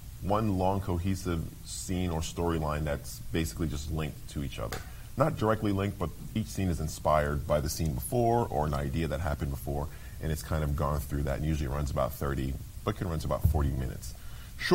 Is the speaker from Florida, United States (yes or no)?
no; New York City, New York, United States; I'm a native New Yorker, so I went to my hometown, of course, to perform for my friends